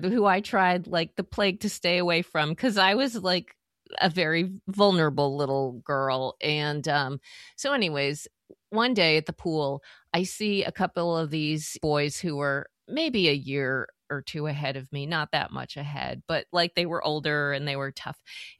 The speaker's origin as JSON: {"language": "English", "region": "Massachusetts", "country": "United States", "tie": "born or raised there", "said": "the place where I grew up, which was a small, or I shouldn't say small, like a mid-sized central Massachusetts town. Very French Canadian, Catholic, almost everyone in the town."}